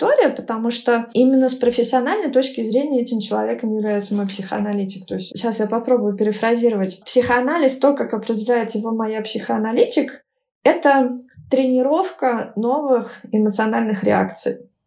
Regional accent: Tula, Tula Oblast, Russia; Я не бежала из Тулы, я скорее просто ехала туда, где мне будет неплохо, и мне было интересно познать мир.

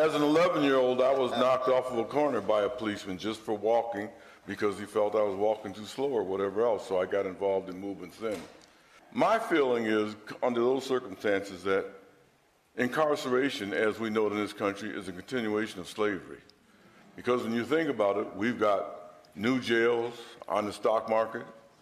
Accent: Rochester, New York, United States; My grandmother started taking me at the age of 5. We grew up in Rochester, New York, to see

